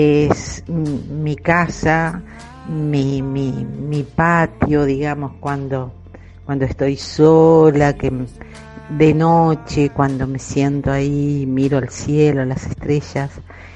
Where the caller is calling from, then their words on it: La Paz, Entre Ríos, Argentina; de La Paz, Entre Ríos. Estoy escuchando tu programa